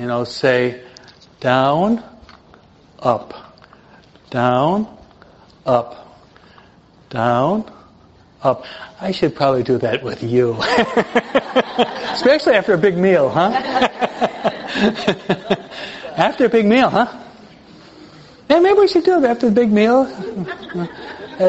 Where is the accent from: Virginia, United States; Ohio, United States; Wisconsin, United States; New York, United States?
New York, United States; New York City; because being a New Yorker, I tend to do everything fast.